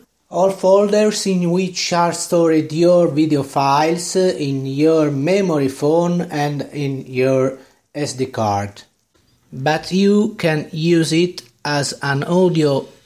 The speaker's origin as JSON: {"language": "English", "country": "Italy", "said": "from Italy"}